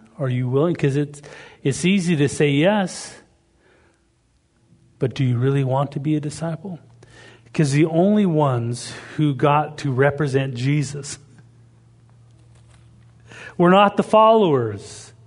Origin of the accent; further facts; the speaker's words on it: Canada; I was from Canada. I was in Tennessee at the time.